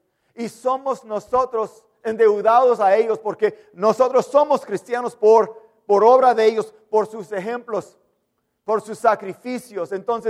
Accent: Los Angeles, California, United States; Spanish is a second language; vengo de California, nativo de la capital norte de México, o sea, de Los Ángeles. Soy mexicoamericano de tercera generación

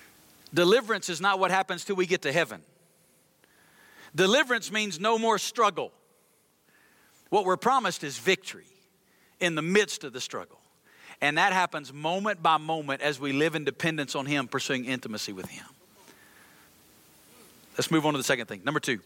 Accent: Alabama, United States; now in Las Vegas, United States; I grew up in Alabama. In Alabama, you don't go to Las Vegas.

